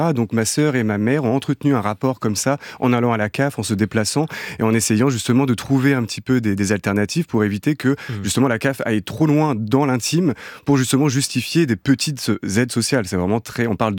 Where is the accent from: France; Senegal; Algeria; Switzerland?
France; Hérouville-Saint-Clair, Normandy; moi, j'ai grandi effectivement à Hérouville, qui est dans la banlieue caennaise.